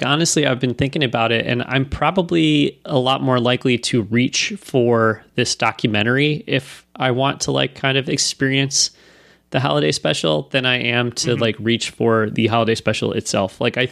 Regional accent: Illinois, United States; Ryan, we're both from Northern Illinois.

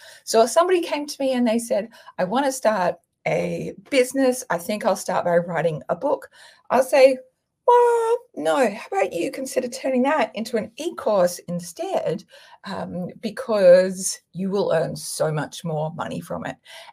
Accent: Australia; People sometimes ask me why I charge in US dollars, even though I'm Australian.

